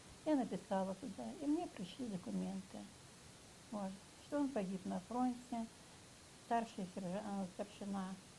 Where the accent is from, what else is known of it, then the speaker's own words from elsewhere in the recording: Prokopyevsk, Kemerovo Oblast, Russia; born there; Я родилась в Прокопьевске. В 1939 году, 16 июня.